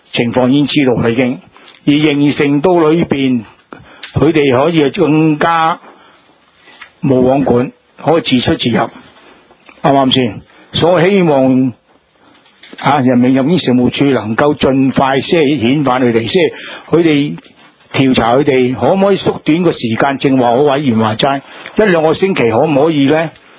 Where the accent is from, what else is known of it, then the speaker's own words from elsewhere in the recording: Hong Kong; 佢用嘅钱就用我哋香港人嘅纳税嘅钱去做呢样嘢嘅